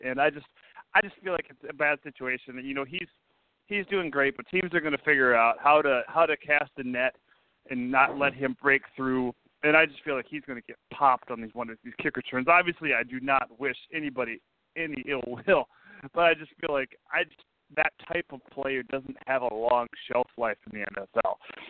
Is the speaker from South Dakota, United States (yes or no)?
yes; South Dakota, United States; And he is also a guy from my home state of South Dakota.